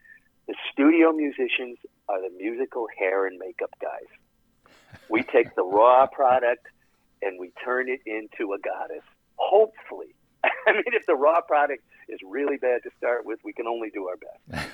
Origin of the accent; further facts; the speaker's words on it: Midwest, United States; now in Fairfield, United States; So I grew up in the Midwest. I grew up in suburbs of Detroit and Chicago.